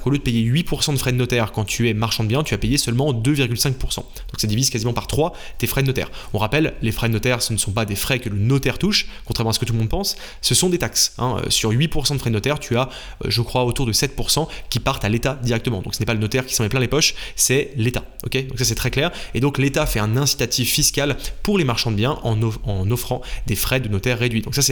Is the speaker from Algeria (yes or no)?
no; France; en tant que Français